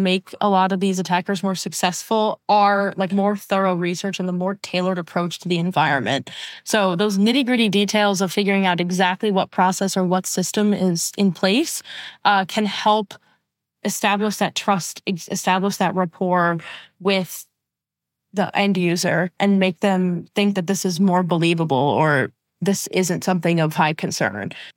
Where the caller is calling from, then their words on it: Austin, Texas, United States; I am recording from Austin, Texas.